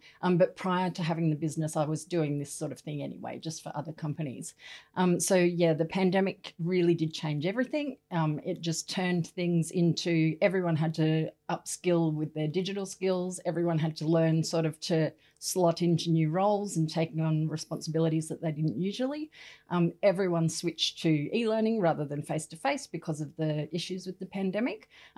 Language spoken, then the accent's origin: English; Sydney, New South Wales, Australia; now in Newcastle, Australia; So we've been in Newcastle for about 10 years. I am from Sydney. During that time, though, we moved to Melbourne for a couple of years.